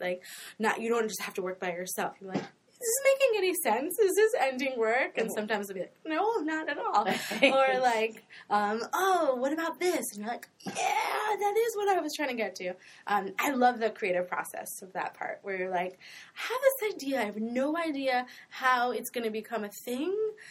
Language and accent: English; New York City, New York, United States; We both like did dance and theater as kids growing up in New York City. We grew up in the East Village, so like the theater was on the streets or everywhere.